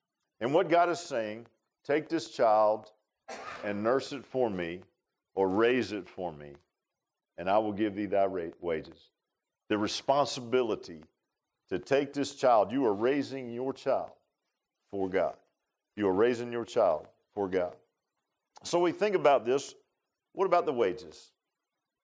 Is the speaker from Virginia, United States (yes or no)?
yes; Virginia Beach, Virginia, United States; I grew up in Virginia Beach. And in the summer, my dad was raised down here in Grayson County around Troutdale, Mount Rogers area, in their small little community.